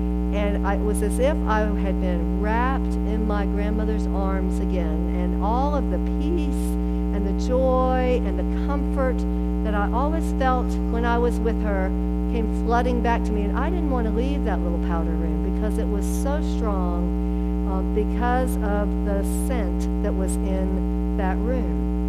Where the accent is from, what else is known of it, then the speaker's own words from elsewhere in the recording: Atlanta, Georgia, United States; Also, when I was a child, I grew up in Atlanta, and we would visit Charleston.